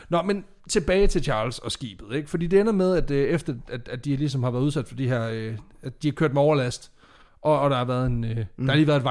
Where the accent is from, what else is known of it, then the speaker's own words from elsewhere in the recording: Jutland, Denmark; Altså igen, som en jyde, der har kørt fliser væk på en trailer, så ved man.